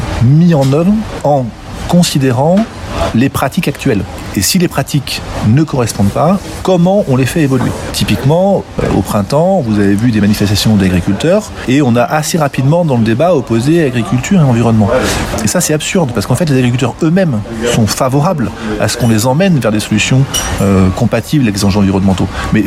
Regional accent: Lyon, Auvergne-Rhône-Alpes, France; puisqu'on est lyonnais

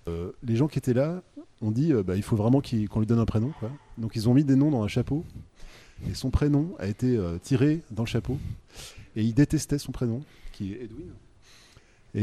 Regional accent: Côtes-du-Rhône, France; je suis originaire d'une région des Côtes-du-Rhône.

